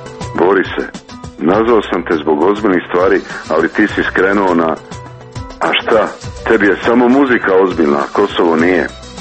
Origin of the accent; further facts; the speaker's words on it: Serbia; Ja sam Srbin